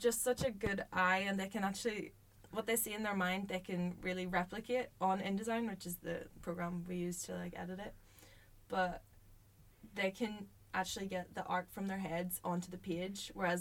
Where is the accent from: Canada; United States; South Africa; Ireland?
Ireland; the same as the County Clare in Ireland, which, being Irish, I just thought I'm going to mention.